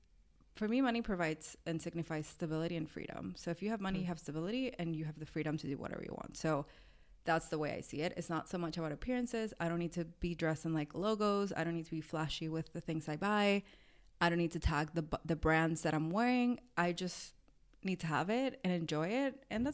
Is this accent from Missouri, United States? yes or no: no; Miami, Florida, United States; because I grew up in Miami, where, like, if you don't have an orange Lamborghini, like, who are you, kind of thing.